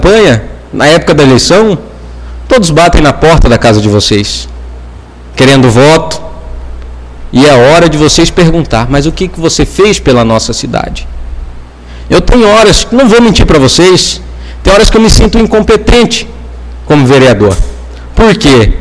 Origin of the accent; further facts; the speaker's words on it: Nova Santa Helena, Mato Grosso, Brazil; Já eu me considero filho deste lugar, porque foi aqui onde eu nasci, me criei e não tenho pretensão de ir embora, não. Eu sinto que a minha missão é aqui em Nova Santa Helena e é aqui que eu quero ficar pelo resto da minha vida